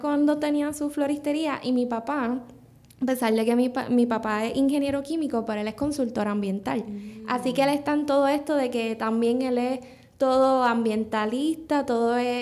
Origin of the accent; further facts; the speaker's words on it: Yauco, Puerto Rico; yo soy natural de Yauco. Uh-huh. Entonces, vivimos más o menos en el campo.